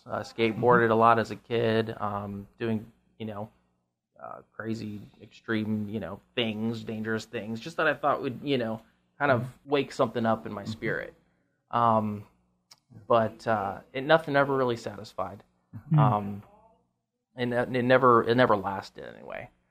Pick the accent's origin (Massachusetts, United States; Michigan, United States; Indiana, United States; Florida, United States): Florida, United States; now in California, United States; Yeah, I'm from Florida originally. I'd actually just moved out here 3 months ago.